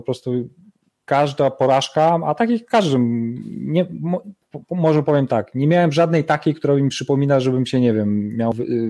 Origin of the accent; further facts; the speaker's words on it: Pomeranian Voivodeship, Poland; ja jestem z północy, z Trójmiasta i tutaj się nigdy nic takiego nie działo